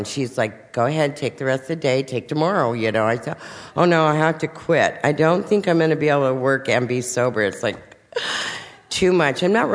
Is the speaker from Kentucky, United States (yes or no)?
no; La Mesa, California, United States; I'm from La Mesa, you know